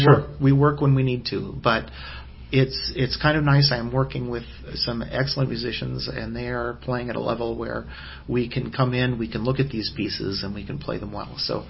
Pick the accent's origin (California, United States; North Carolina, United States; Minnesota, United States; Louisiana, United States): California, United States; Berkeley; I grew up in Berkeley, and there was a repertory theater downtown, the Berkeley Theater, that changed shows every night.